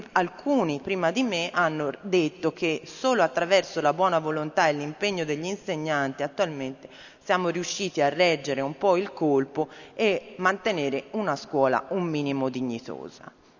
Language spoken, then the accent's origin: Italian; Pistoia, Tuscany, Italy; nella mia provincia, io sono di Pistoia